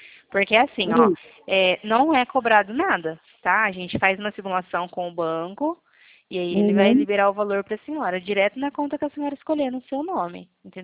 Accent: Presidente Prudente, São Paulo, Brazil; Eu sou aqui da Cidade Presidente Prudente.

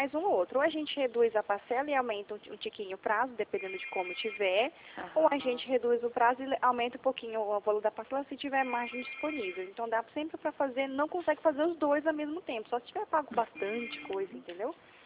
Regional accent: São Paulo, Brazil; eu sou de São Paulo.

